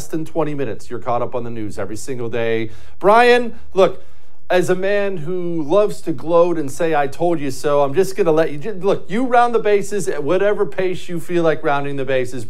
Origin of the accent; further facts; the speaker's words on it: United States; speaking selfishly as an American?